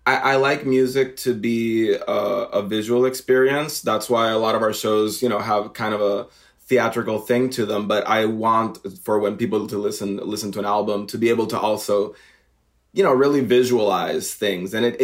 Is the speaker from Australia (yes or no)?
no; Puerto Rico; I mean, I'm from Puerto Rico, and I grew up without air conditioning.